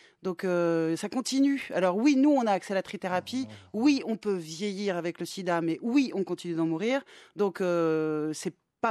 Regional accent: Switzerland; je suis suisse aussi.

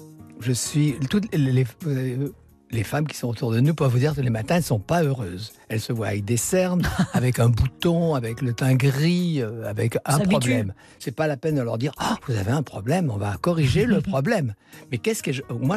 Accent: France; je suis français.

